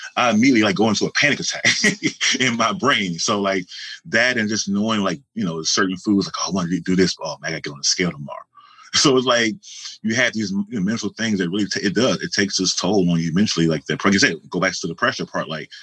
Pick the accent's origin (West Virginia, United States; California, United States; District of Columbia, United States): District of Columbia, United States; Washington; now in New York, United States; You know, I'm from Washington, from the Maryland, Washington, D.C. area, but I don't know where I'm about to be living for the rest of my life.